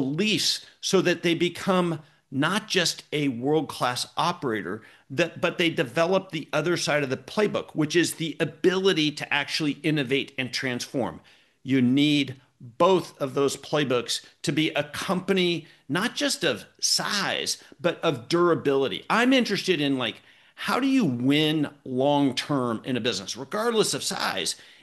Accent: Portland, Oregon, United States; I grew up in Portland, Oregon. I went to Oregon State.

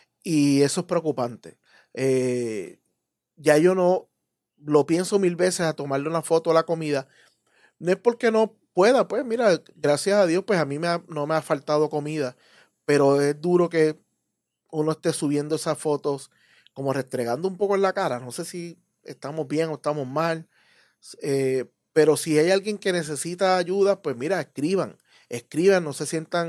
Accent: Guaynabo, Puerto Rico; cuando le toca la ruta de mi pueblo, ¿no? Cuando aparece Guaynabo

